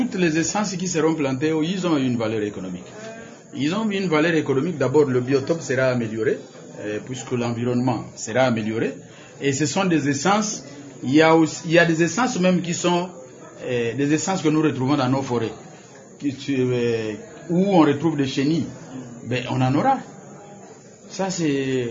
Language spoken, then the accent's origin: French; Kenge, Kwango, DR Congo; J'ai parlé plusieurs fois à travers toutes les radios locales qu'il y a eu chez moi, à Kenge.